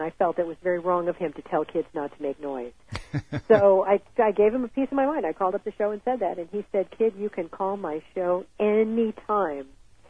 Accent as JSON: {"language": "English", "town": "Los Angeles", "region": "California", "country": "United States", "tie": "born or raised there", "said": "I grew up here in Los Angeles, and I grew up in a very polite family"}